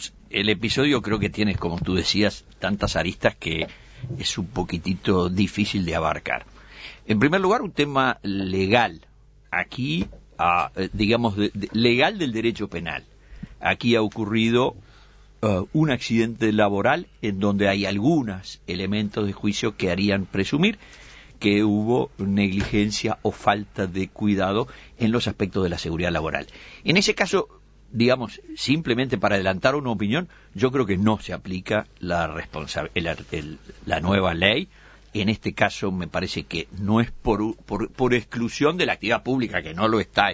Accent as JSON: {"language": "Spanish", "region": "Montevideo", "country": "Uruguay", "said": "los únicos que no tenemos nada que ver somos los ciudadanos de Montevideo"}